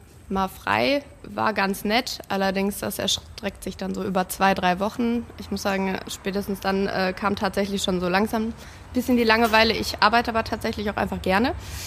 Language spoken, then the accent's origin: German; Forsbach, North Rhine-Westphalia, Germany; Wir kommen eigentlich aus Poll. Meine Eltern haben damals gebaut in Rösrath und ich bin dann zur 3. Klasse In Forstbach auf die Grundschule gegangen und habe dann da auch 10 Jahre gewohnt und bin dann erst wieder zurück nach Köln.